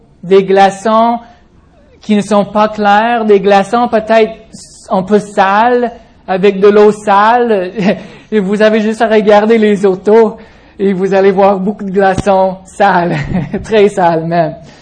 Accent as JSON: {"language": "French", "region": "Georgia", "country": "United States", "second_language": "French", "lives_now": "Canada", "said": "Moi, je viens de la Géorgie, alors c'est juste en haut de la Floride, puis il fait quand même beaucoup plus chaud qu'ici."}